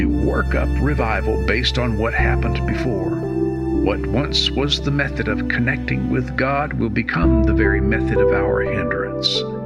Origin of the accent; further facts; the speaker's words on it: Southeast, United States; I grew up in the Southeast Bible Belt